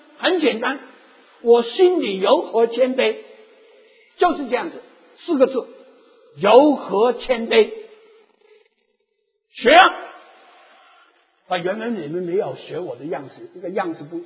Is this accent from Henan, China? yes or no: no; Guangdong, China; Chinese is a second language; 我说我广东人讲普通话真的了不起的啊